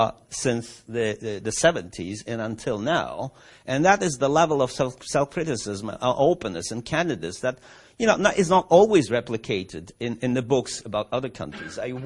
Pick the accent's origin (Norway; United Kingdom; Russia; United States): Russia; Moscow; I had such a chair when I grew up in Moscow.